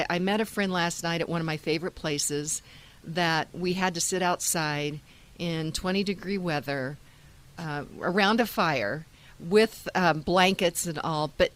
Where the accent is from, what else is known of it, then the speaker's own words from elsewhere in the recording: Kansas, United States; I don't know if you ever drive there, but I'm from Kansas.